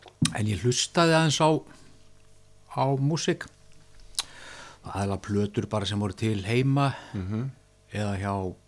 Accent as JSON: {"language": "Icelandic", "town": "Neskaupstaður", "region": "Eastern Region", "country": "Iceland", "tie": "born or raised there", "said": "mjög gott og gaman að alast upp á Neskaupstað"}